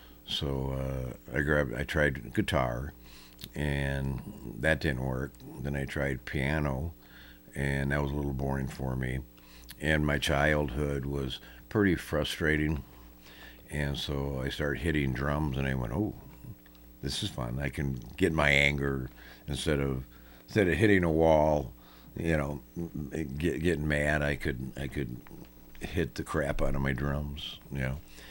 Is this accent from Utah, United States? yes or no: no; Edina, Minnesota, United States; also born or lived in Cleveland / Milwaukee; I was born in Cleveland, went to Milwaukee, and then we finally got to Minnesota when I was in, I think, seventh or eighth grade.